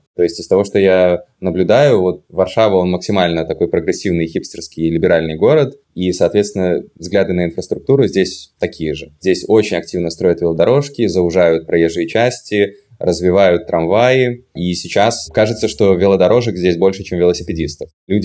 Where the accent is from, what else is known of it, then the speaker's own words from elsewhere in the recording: Minsk, Belarus; now in Warsaw, Poland; живу в Варшаве, в Польше уже больше 1,5 лет, почти 2 года. Сам я из Минска, переехал по собственному выбору.